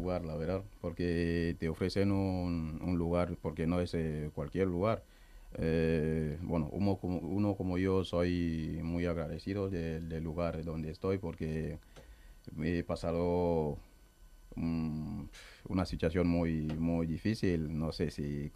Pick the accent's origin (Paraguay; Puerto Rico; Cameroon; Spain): Cameroon; Soy camerunés, el país más bonito del mundo.